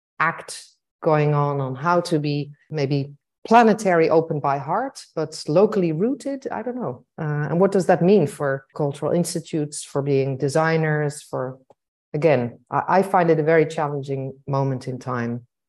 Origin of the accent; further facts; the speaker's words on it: Baghdad, Baghdad Governorate, Iraq; also born or lived in Africa; I didn't grow up in the Netherlands. I grew up in Africa, in Baghdad later on.